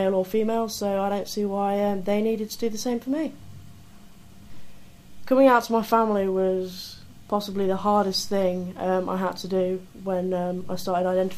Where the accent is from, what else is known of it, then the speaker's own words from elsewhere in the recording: Grantham, East Midlands, United Kingdom; I'm 22. I'm from Lincolnshire, Grantham more specifically. I'm a student in my final year at university doing a criminology degree.